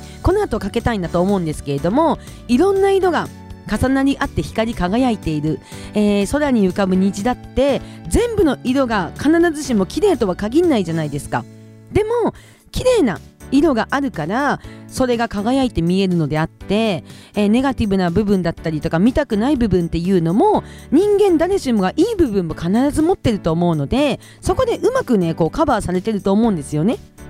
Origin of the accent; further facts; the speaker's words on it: Kushiro, Hokkaido, Japan; なのでやっぱりね地元が釧路っていうのもあるし、魚とかね上手に食べれるようになれたらいいなとかすごい思いますね。